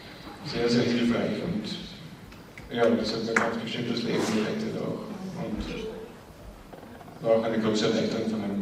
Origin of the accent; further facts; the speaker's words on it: Vienna, Austria; ich bin aus Wien